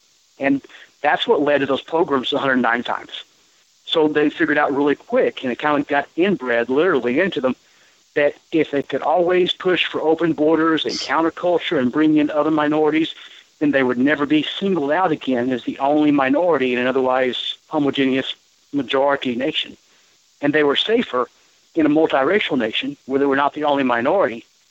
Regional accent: Arkansas, United States; I was raised in Arkansas and my parents, my dad was in the Klan.

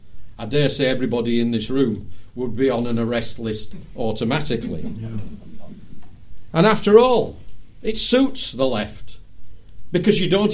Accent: Huddersfield, Yorkshire and the Humber, United Kingdom; My hometown, Huddersfield, in the last 3 weeks.

